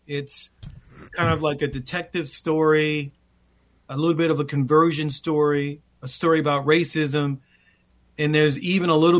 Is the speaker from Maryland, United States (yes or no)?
yes; Baltimore, Maryland, United States; born there; I was born in West Baltimore in the mid-60s when interracial marriage was illegal in much of the country.